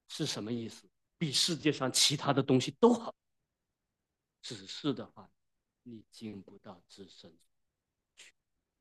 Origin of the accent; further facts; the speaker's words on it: Wenzhou, Zhejiang, China; 现在不用中国人，只有我一个温州人。